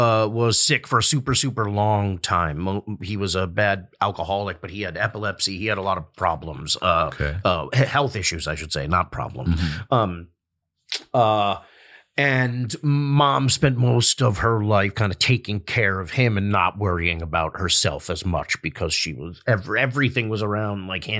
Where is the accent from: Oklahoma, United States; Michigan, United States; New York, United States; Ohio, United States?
New York, United States; Eastchester; Eastchester, New York.